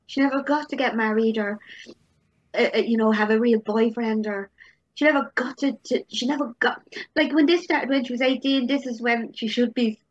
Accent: Ireland; But I think as Irish people, we do beat ourselves up all the time.

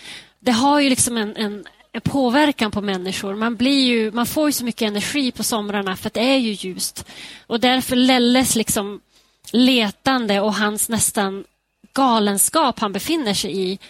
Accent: Skellefteå, Västerbotten County, Sweden; den börjar ju i min hemstad Skellefte och sen går den ända till Norge

